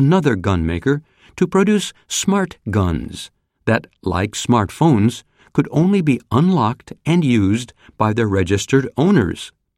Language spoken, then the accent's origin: English; United States; This all makes me feel very guilty as an American, but as a non-gun owner, I feel powerless to change the laws here or people's behavior.